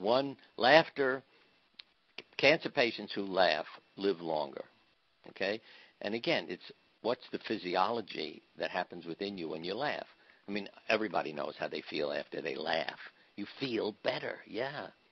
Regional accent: New York, United States; I have a friend, a mafia friend that I grew up with in New York, Carmine.

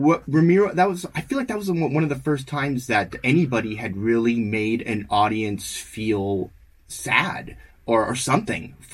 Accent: San Jose, California, United States; now in Los Angeles, United States; I'm from San Jose originally, but I've been down here the last 21 years, so I kind of feel like I'm from here now.

